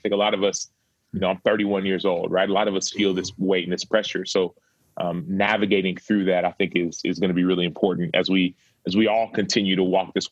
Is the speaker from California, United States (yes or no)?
no; Dallas, Texas, United States; born there; They were born and raised there, and they came to America in their early 20s. And I was born in Dallas, and I have two older sisters and a little brother.